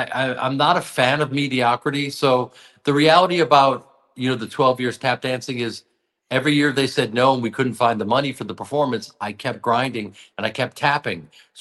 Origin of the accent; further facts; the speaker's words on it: Chicago, Illinois, United States; I mean, listen, man, I was so lucky as a Chicago fan.